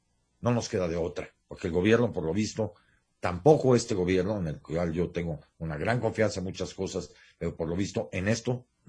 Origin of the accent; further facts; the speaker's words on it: Mexico; nosotros como mexicanos